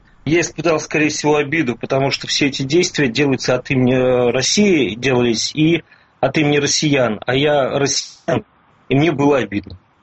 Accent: Georgia; быстренько нарисовал плакат, я грузин

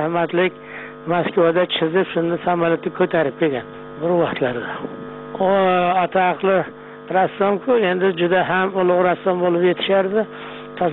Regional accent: Kashkadarya Region, Uzbekistan; Shu yerda men Qashqadaryoda tug'ilib o'sganman.

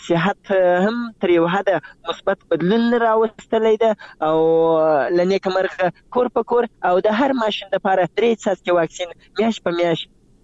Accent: Zabul, Afghanistan; زه د زابل یم او پرون له زابل نه بل ورځ راځم تقریبا

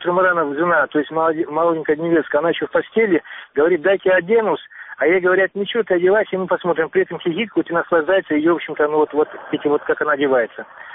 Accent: Crimea, Ukraine; Я сам тогда рос в Крыму, мне было 9 лет, когда мы сюда приехали в Крым, 69-е и дальше сюда вот годы.

